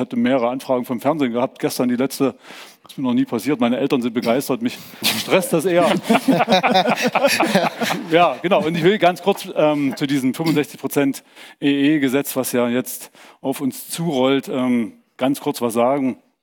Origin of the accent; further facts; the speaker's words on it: Dresden, Saxony, Germany; ich komme aus Dresden.